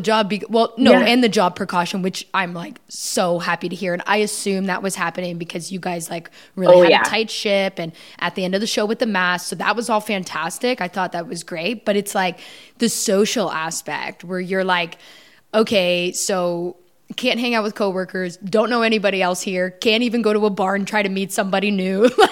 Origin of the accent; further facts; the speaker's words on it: Canada; obviously I'm from Canada